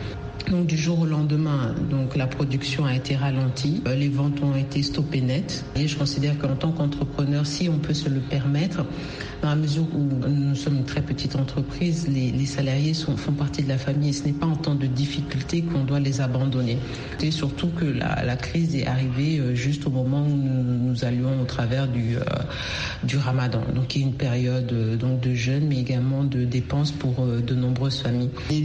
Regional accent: Niger; moved away as an adult; now in Dakar, Senegal; je suis nigérienne mais installée au Sénégal, à Dakar plus précisément depuis 5 ans

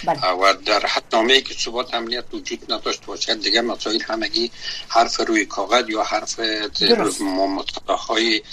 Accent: Afghanistan; من ایس کسایی که در افغانستان تولد شدیم، بزرگ شدیم

